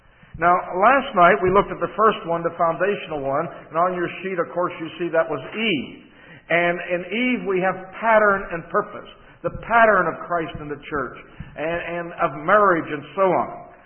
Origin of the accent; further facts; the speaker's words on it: Pittsburgh, Pennsylvania, United States; also born or lived in New York; It is true I am from New York. It is true I was raised in Pittsburgh, if you ever heard of that town. Yeah. But I was also born south of the Mason-Dixon line.